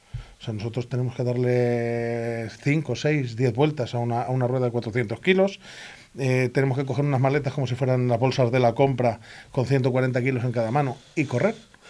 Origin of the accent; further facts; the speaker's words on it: Spain; 19 países, del cual soy el único español.